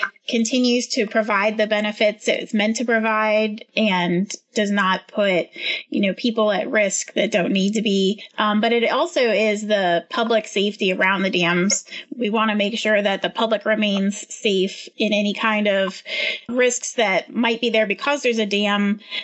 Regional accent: New Jersey, United States; also born or lived in Pittsburgh; now in Wilmington, United States; Well, I grew up near the Appalachian Mountains in New Jersey, and I've lived at the beach near Wilmington for a little over 8 years now

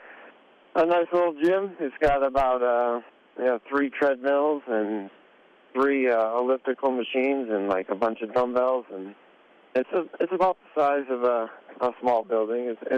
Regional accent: Lima, New York, United States; I am originally from Lima, New York.

